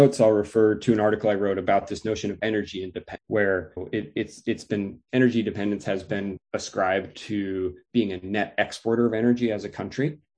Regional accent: Indiana, United States; ran into the senator from my home state of Indiana, who's a Republican.

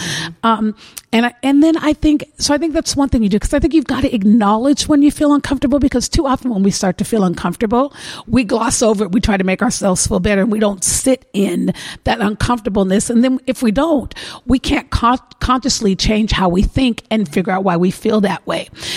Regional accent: Tacoma, Washington, United States; because I'm from Tacoma, right? So it's my hometown, it's my city, and I'd like to believe that Tacoma is better than any place in the country.

